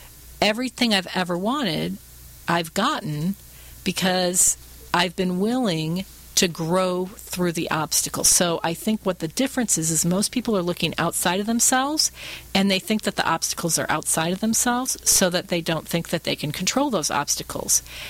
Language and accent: English; Michigan, United States; And it started way back when I grew up in Michigan, and I was frustrated with the weather.